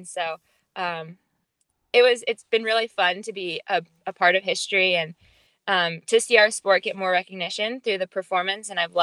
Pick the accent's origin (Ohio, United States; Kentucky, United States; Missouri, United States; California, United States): Missouri, United States; Nixa; growing up in Nixa, I was recognized, but just like any other kid is